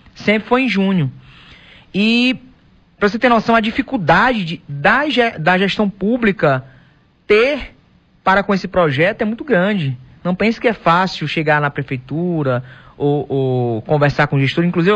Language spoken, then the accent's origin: Portuguese; Northeast Region, Brazil; Nós, como nordestinos, temos obrigação.